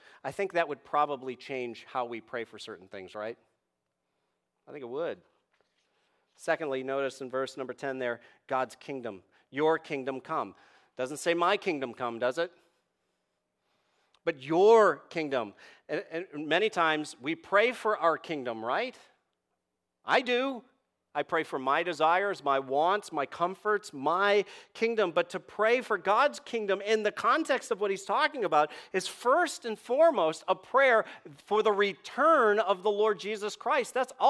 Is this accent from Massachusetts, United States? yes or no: yes; Boston, Massachusetts, United States; If you don't know, I'm from Boston.